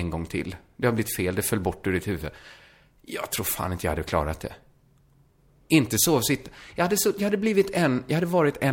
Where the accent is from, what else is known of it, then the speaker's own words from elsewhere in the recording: Borås, Västra Götaland County, Sweden; när jag satt och var ett barn hemma i Borås